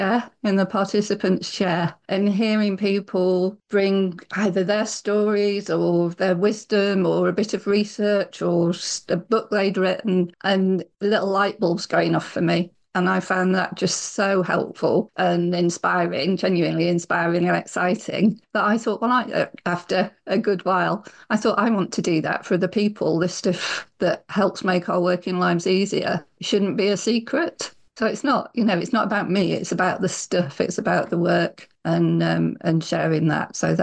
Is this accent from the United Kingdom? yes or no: yes; Blackpool, North West England, United Kingdom; And I grew up in Blackpool, so it hardly ever snows. I think it snowed 3 times throughout my childhood.